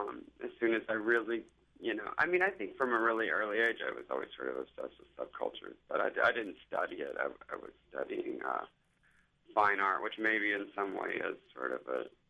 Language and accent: English; Kentucky, United States; Well, I'm from Kentucky, so I definitely know people who wear John Deere hats.